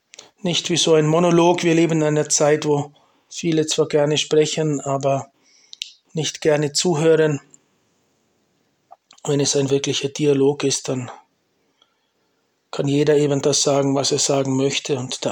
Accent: Liechtenstein; Wir haben bei uns in Liechtenstein den Fürsten, der hat eine ganz schöne Burg, ein Schloss oberhalb von Vaduz.

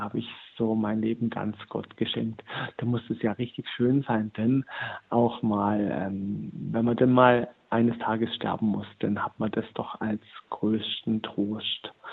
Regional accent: Uhldingen, Baden-Württemberg, Germany; Mein Pfarrer war ja letzten Endes in über 40 Jahre Pfarrer in Uldingen, wo ich herkomme.

